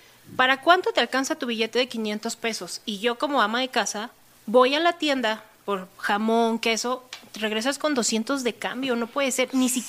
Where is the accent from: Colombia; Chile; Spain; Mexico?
Mexico; Iztapalapa, Mexico City; Yo también salí de Iztapalapa, pero ahí me quedé.